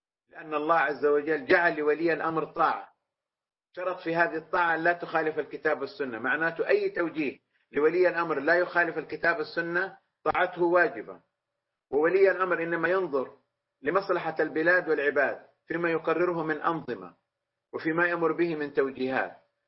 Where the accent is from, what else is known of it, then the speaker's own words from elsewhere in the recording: Saudi Arabia; في بلادنا المملكة العربية السعودية